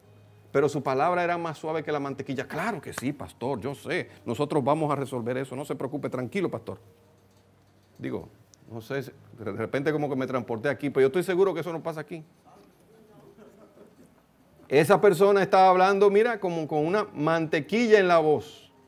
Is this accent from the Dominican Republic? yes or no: yes; Santo Domingo, Dominican Republic; Eso es en Santo Domingo, sí, allá en mi país, allá que.